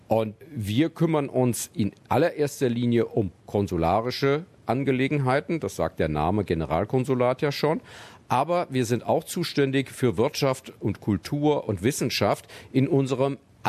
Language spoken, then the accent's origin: German; Mainz, Rhineland-Palatinate, Germany; Geboren und aufgewachsen bin ich in Mainz am Rhein und bin dort zur Schule gegangen